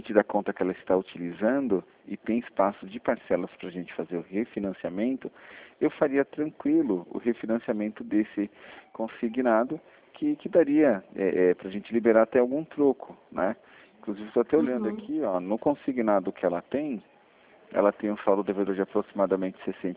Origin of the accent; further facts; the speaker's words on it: Brazil; Eu sou brasileiro, o Brasil não desiste nunca, né?